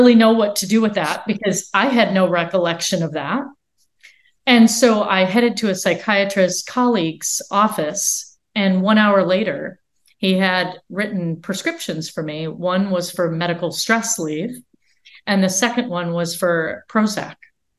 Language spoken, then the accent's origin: English; India; I say to myself, as an Indian woman, right, there's a few things.